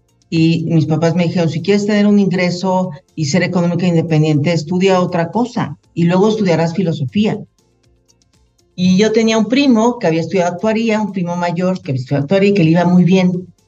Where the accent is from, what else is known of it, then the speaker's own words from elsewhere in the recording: Mexico; Uy, bueno, yo soy mexicana, soy actuario